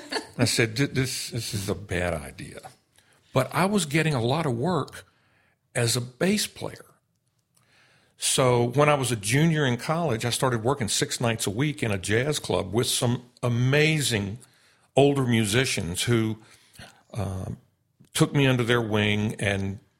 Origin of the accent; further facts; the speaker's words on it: North Carolina, United States; moved away as an adult; I grew up in North Carolina, left there in 1972 to go to college as a piano major, of all things.